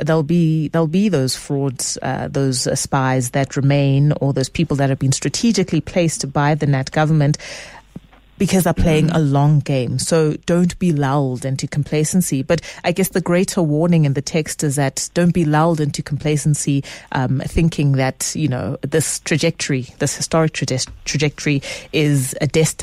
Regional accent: South Africa; But of course, as a South African, I'm forever reading this text.

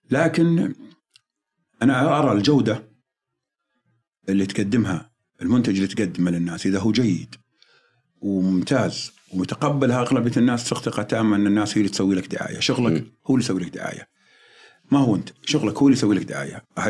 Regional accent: Saudi Arabia; يخلونا بما أننا سعوديين وكذا

